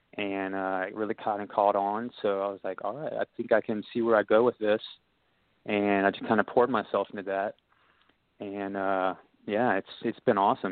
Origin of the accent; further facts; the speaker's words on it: Dayton, Ohio, United States; also born or lived in Cincinnati; I grew up here, and I was born in Cincinnati, and then, you know, moved around to a bunch of states growing up. But coming back, it feels good to be back and, like, part of seeing Dayton kind of grow a little bit